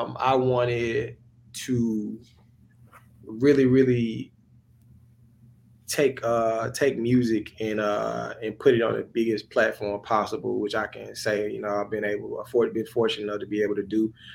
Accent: Jackson, Mississippi, United States; My hometown is Jackson, Mississippi. That is the capital of Mississippi for the people who don't know. And I still reside in Mississippi.

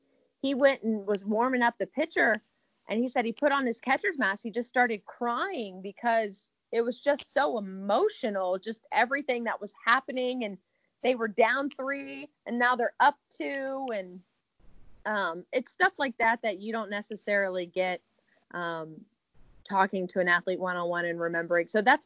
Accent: Richmond, Virginia, United States; also born or lived in Tallahassee / Abilene; If you don't know anything about my background, I'm from Richmond, Virginia. So I've moved around a lot, and I wasn't afraid to leave home.

